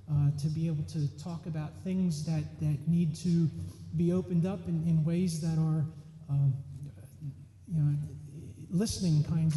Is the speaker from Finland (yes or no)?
yes; Finland; from Finland.